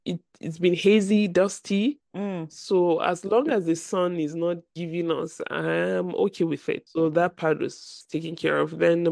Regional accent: Nigeria; As my Nigerian people say, you persist.

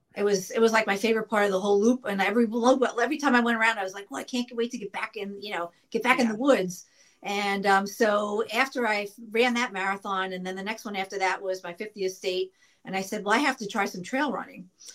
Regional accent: New York, United States; And I grew up in New York.

